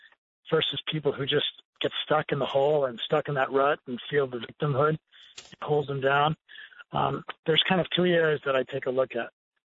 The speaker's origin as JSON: {"language": "English", "town": "Seattle", "region": "Washington", "country": "United States", "tie": "born or raised there", "said": "the Seahawks finally had a quarterback get hurt, and that's my hometown."}